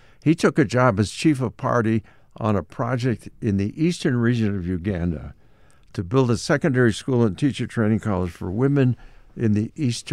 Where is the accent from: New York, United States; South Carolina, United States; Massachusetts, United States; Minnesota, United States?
Massachusetts, United States; North Wilbraham; I grew up in North Wilbraham, as we said. I am the child of immigrants. My father came from northern Spain, my mother from Renfrew in Scotland.